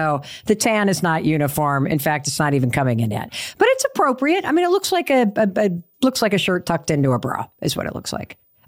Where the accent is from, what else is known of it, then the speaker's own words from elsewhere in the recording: Northeast, United States; You know, we're all from the Northeast.